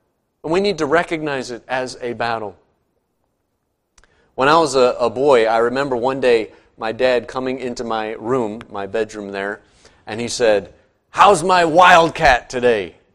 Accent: Indiana, United States; Growing up in Indiana, I knew about basketball

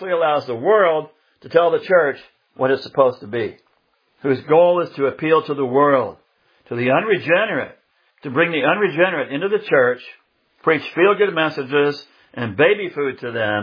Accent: Des Moines, Iowa, United States; our little youth group at the Church of Christ I was raised at in Des Moines, Iowa.

